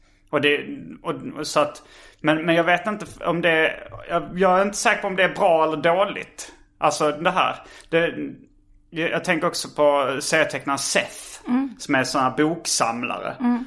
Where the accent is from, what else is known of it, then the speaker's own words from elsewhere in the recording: Järup, Skåne, Sweden; det fanns inga skivbutiker i Järup där jag växte upp.